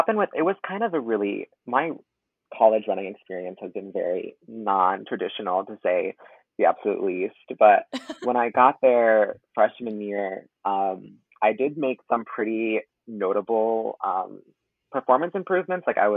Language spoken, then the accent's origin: English; Southington, Connecticut, United States; I'm from Southington, Connecticut.